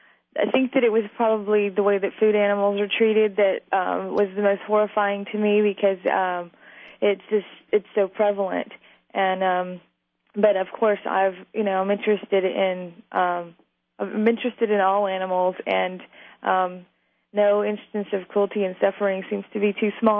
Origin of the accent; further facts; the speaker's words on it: Mississippi, United States; Well, I grew up in southern Mississippi, the area that just got hit by Hurricane Katrina.